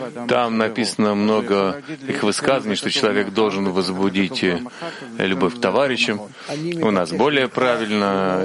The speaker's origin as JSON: {"language": "Russian", "region": "Texas", "country": "United States", "said": "Я же из Техаса, что вы хотите?"}